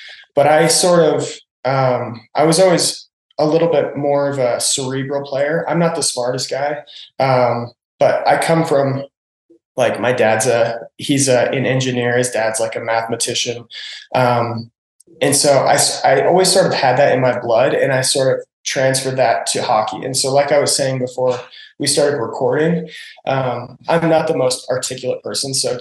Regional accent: Lakewood, Colorado, United States; I'm from Lakewood, Colorado. I grew up in Colorado.

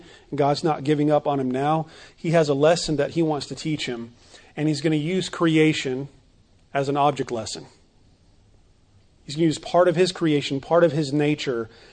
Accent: Phoenix, Arizona, United States; I grew up in Phoenix, and if you're standing in the sun in 115 degrees and the wind blows, it doesn't feel good.

